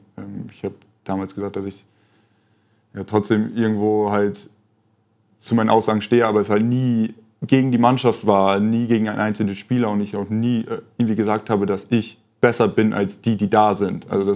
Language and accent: German; Leer, Lower Saxony, Germany; Ich komme aus Leer, bin jeden Tag mit dem Auto hergefahren.